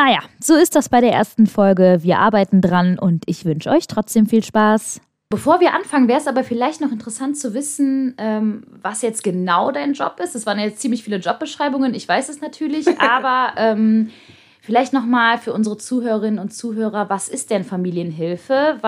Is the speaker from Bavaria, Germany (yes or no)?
no; Düsseldorf, North Rhine-Westphalia, Germany; born there; Ich bin in Düsseldorf geboren, Leute.